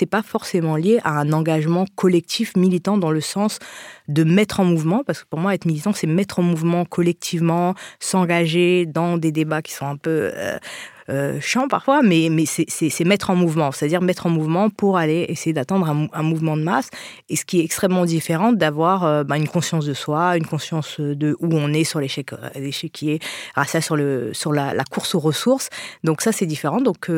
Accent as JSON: {"language": "French", "country": "Haiti", "said": "Être haïtien"}